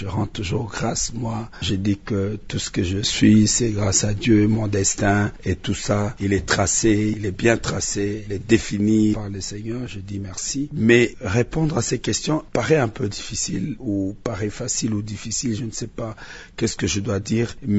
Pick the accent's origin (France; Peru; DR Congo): DR Congo; Isiro, Haut-Uélé; Vous voyez, moi, je viens d'Issiro